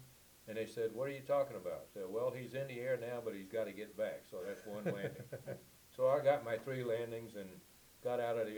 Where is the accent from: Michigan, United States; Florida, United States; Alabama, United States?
Alabama, United States; Mobile; Okay, again, I was born in 1934. We lived just north of the Air Force Base in Mobile